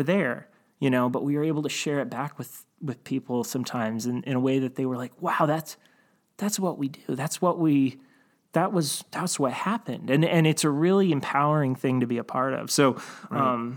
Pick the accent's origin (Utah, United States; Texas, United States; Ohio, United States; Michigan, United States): Ohio, United States; Cleveland; and I grew up in Cleveland, and one of the things about the industry